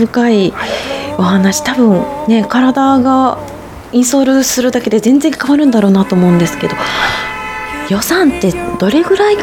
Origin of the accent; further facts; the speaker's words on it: Hyogo, Japan; いや、私もともと兵庫出身で